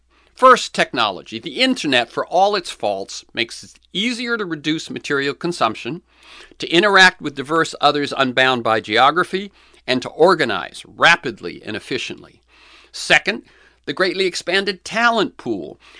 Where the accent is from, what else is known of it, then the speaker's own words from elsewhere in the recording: Miami, Florida, United States; also born or lived in New Bedford / Texas; I was born in 1948 in New Bedford, Mass., a poor gray town that lost its textile mills to right-to-work states in the South. My family moved, first to Texas, then settling in Florida. I entered first grade in Miami in 1954